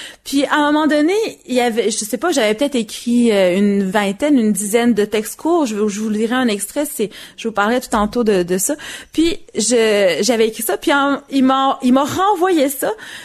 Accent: Quebec City, Quebec, Canada; moi j'ai grandi à Québec

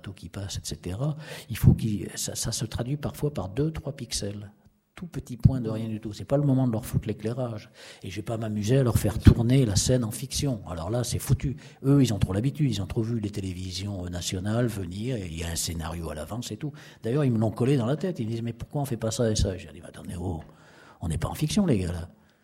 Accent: France; Je veux dire, je suis français, c'est peut-être pas la peine de montrer tous les systèmes de verrouillage de l'arme atomique

